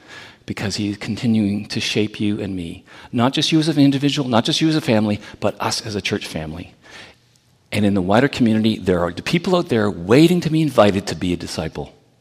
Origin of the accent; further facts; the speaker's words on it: Brooklyn, New York, United States; also born or lived in Sault Ste. Marie; I was born in Sault Ste. Marie and raised in Brooklyn